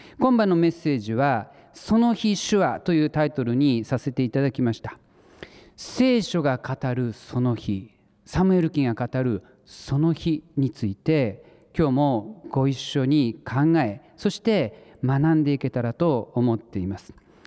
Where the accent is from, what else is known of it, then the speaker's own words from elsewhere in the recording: Ibaraki, Japan; 茨城県で生まれ育った私にとって、この県民の日というのはもう子供の頃から実に貴重な、そして大切な休みの日でありました。